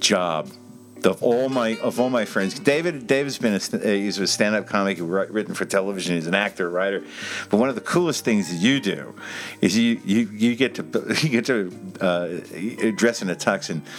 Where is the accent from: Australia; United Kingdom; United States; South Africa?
Australia; I just find it that as an Australian, you know, I mean, it's like I kind of view it as kind of like all of our friends are really kind of...